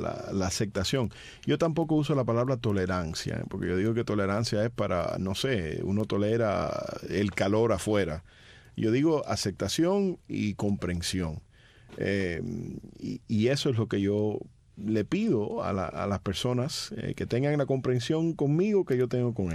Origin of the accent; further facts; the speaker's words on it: San Juan, Puerto Rico; born there; Yo nací en Puerto Rico, para que tú sepas, en el Auxilio Mutuo en San Juan